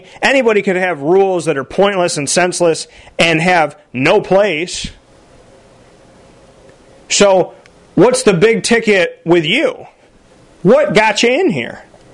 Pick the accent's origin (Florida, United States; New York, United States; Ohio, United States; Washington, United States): New York, United States; Syracuse; born there; I'm not saying that because I was born in Syracuse, New York.